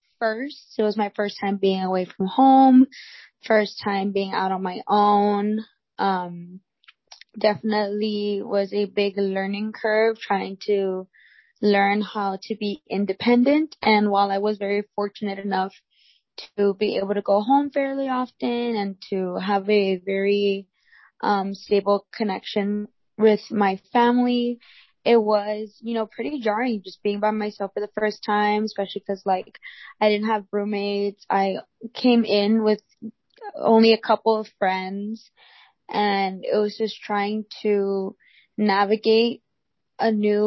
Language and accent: English; Laredo, Texas, United States; I'm from Laredo, Texas, and I became an RA my sophomore year, so about 2.5 years ago.